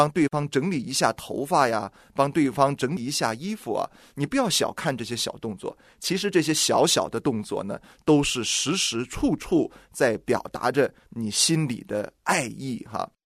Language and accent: Chinese; China